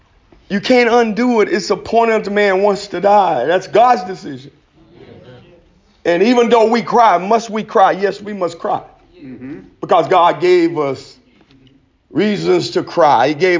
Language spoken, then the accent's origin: English; Hemphill, Texas, United States; now in Houston, United States; I'm from Hemp Hill